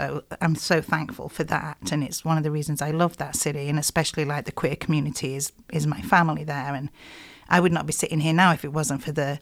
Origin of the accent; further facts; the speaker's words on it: Yorkshire and the Humber, United Kingdom; Yorkshire, I kind of say I'm from the Kentucky of England. Where I come from in South Yorkshire used to be very much all coal mines.